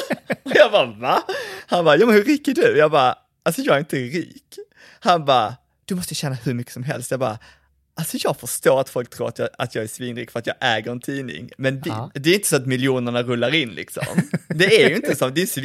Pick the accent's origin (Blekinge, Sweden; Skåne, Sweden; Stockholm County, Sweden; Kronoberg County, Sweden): Skåne, Sweden; Malmö; för jag växte upp på Kirseberg, som är en sån gammal klassisk arbetarklassförort.